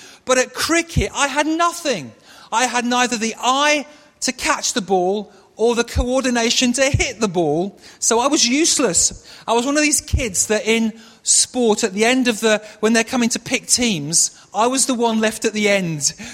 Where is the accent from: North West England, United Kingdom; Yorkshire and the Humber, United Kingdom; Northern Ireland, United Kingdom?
Yorkshire and the Humber, United Kingdom; Barnsley; born there; now in London, United Kingdom; I was born in the north of England. I wasn't born in London. I've lived in London a long time, but I was born in Barnsley in Yorkshire, a town in Yorkshire in the north of England.